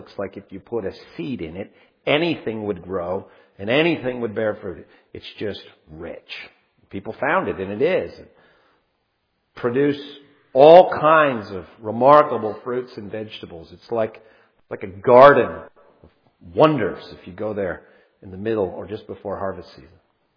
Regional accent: Ontario, Canada; Where I grew up in Ontario, Canada

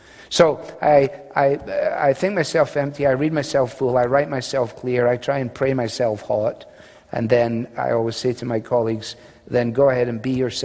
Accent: Scotland, United Kingdom; being a Scotsman, I don't want to waste money

